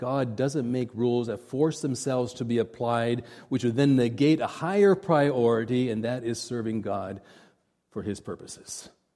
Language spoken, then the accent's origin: English; India; I remember growing up in India at boarding school.